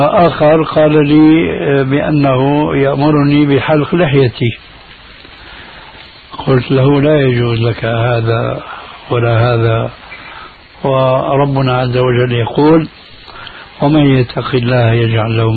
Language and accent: Arabic; Syria; هذا موجود عند الصوفية عندنا بسوريا من زمان من زمان.